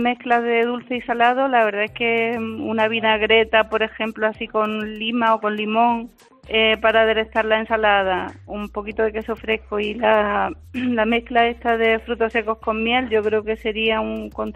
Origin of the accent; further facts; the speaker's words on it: Jaén, Andalusia, Spain; born there; also born or lived in Fuensanta de Martos; aunque nacimos en Jaén, pero bueno, siempre de pequeño siempre hemos estado mucho en el pueblo de nuestro padre, que era en Fuensanta de Martos